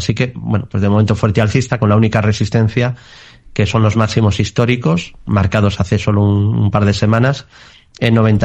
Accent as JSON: {"language": "Spanish", "town": "A Coruña", "region": "Galicia", "country": "Spain", "said": "Y yo, siendo coruñés, pues tardé mucho en ser inversor"}